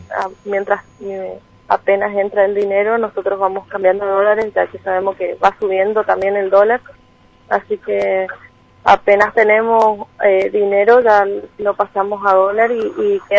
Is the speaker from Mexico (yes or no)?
no; Misiones, Argentina; also born or lived in San Salvador de Jujuy; Nosotros somos oriundos de Misiones, así que vinimos para acá al año de vida, sí.